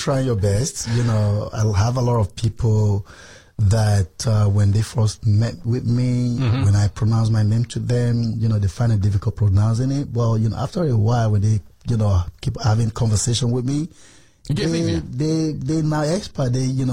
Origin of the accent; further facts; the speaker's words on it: Nigeria; I'm primarily from Nigeria. I studied international marketing in London. I graduated from college in 1987. And in 1989, I went back to Nigeria